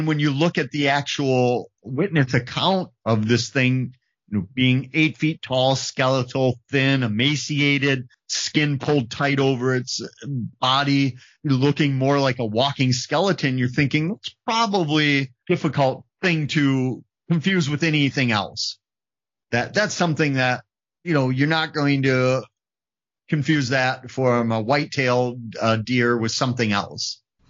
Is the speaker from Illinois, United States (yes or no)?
no; Wisconsin, United States; And I can tell you, growing up in Wisconsin, I've had a few nights where I've, you know, taken down a lining kugels or two here.